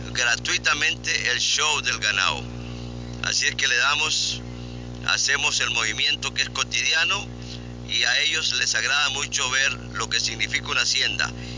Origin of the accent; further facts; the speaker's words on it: Esparza, Puntarenas, Costa Rica; Empecé vendiendo leche en mi tierra natal, Esparta, que lamentablemente me le pusieron Esparza.